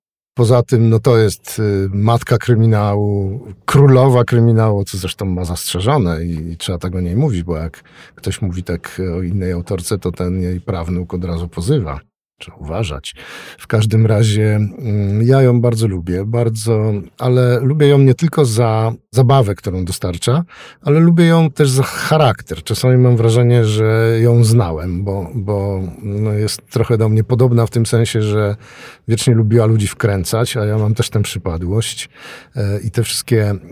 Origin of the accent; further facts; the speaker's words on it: Świętokrzyskie Voivodeship, Poland; ja się wychowałem u podnóża Gór Świętokrzyskich wśród czarownic i zabobonów